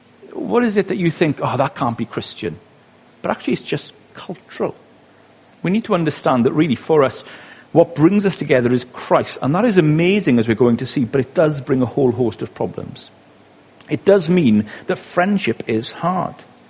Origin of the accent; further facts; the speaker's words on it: Wales, United Kingdom; accent: Welsh; now in Abergavenny, United Kingdom; I'm from West Wales.